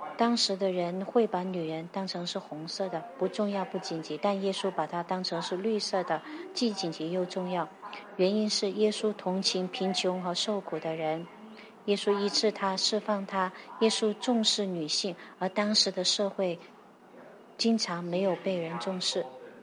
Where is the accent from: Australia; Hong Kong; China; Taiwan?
Australia; 我们澳洲人觉得住帐篷很有趣